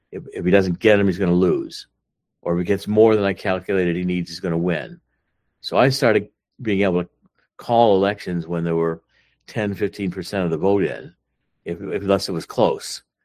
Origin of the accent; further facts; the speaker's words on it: Cleveland, Ohio, United States; When I was in Cleveland, I was born and raised in Cleveland. I was born on Ardnall Avenue with Shaw and Hayden by Shaw High School over in East Cleveland.